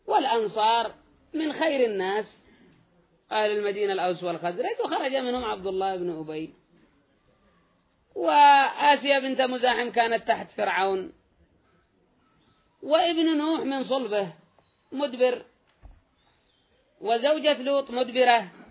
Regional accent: Yemen; والشمال والجنوب جهة تسمى جنوب وجهة تسمى شمال، وكلنا من أهل اليمن

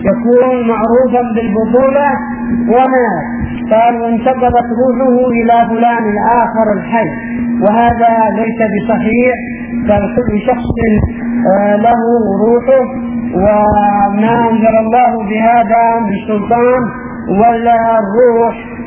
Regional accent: Saada Governorate, Yemen; لكن بقي عندنا في اليمن هذا في صعد هنا

